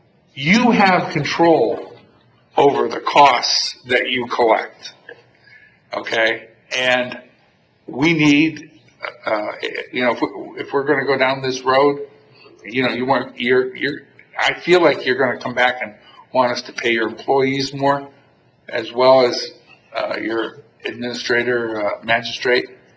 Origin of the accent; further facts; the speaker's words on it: Boardman, Ohio, United States; I grew up in Boardman, Ohio, as I think you know.